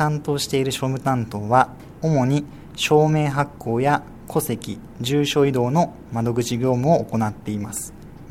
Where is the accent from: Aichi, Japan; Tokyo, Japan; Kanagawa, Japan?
Kanagawa, Japan; Fujisawa; はい、辻堂になります。